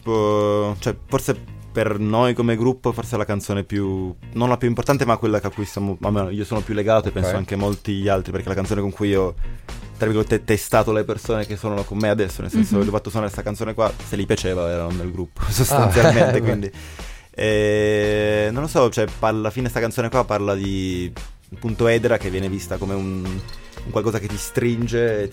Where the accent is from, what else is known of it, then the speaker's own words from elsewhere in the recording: Turin, Piedmont, Italy; Sono di Torino, San Salvario.